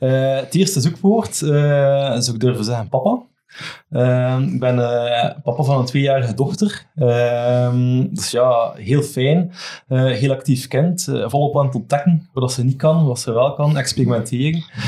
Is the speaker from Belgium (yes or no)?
yes; Kluisbergen, Flanders, Belgium; Ik ben geboren en getogen in Kluisbergen, altijd ook opgegroeid.